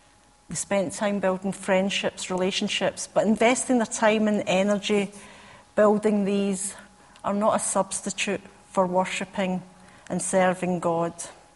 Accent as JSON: {"language": "English", "region": "Scotland", "country": "United Kingdom", "said": "Now, being Scottish, I appreciate saying it as it is, so I actually can relate to a lot of these prophets."}